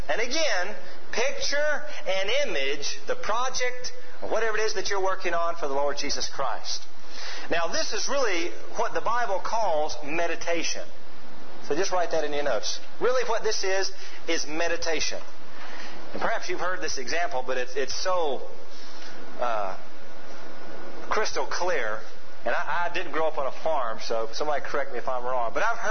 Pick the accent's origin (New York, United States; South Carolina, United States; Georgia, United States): Georgia, United States; Atlanta; I didn't grow up on the farm. I grew up in Atlanta, Georgia.